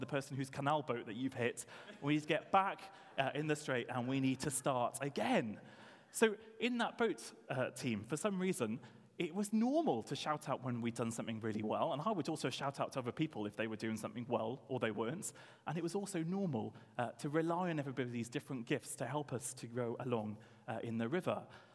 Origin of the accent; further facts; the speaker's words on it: Wales, United Kingdom; I started university and I came from South Wales and I went up to Cambridge for the term